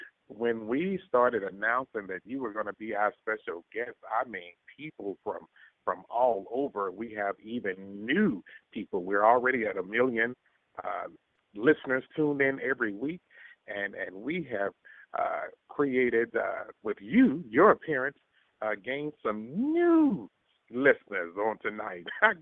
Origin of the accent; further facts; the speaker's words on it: Atlanta, Georgia, United States; Now, while co-owner of Twisted Sisters Bake Shop and Juice Bar in Atlanta, Georgia, my hometown, Chef Nikki was featured on the Cooking Channel's Cake Hunters.